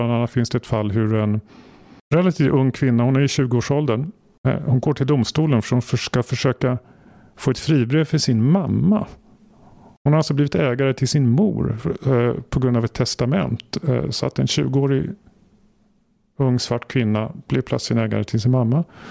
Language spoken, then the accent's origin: Swedish; Sweden; om jag som svensk skulle gå och sätta mig i en tingsrätt i Stockholm och sitta där några dagar